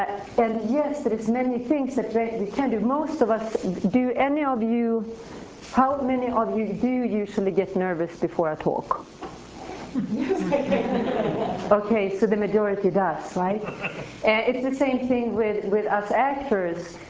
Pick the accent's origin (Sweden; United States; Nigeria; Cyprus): Sweden; English is a second language; I'm from Sweden, this English thing sometimes